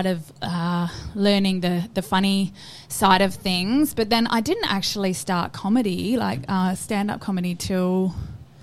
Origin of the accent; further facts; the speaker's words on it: Bruce Rock, Western Australia, Australia; Well, I'm originally from WA. Like, I am originally from Bruce Rock.